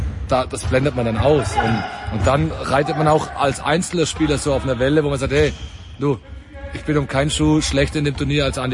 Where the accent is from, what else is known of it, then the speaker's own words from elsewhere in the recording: Austria; für uns als Österreicher